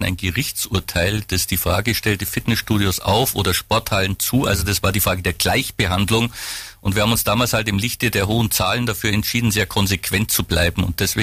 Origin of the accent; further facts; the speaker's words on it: Bavaria, Germany; Ich komme selber aus dem Allgäu, war lange im Tourismusverband unterwegs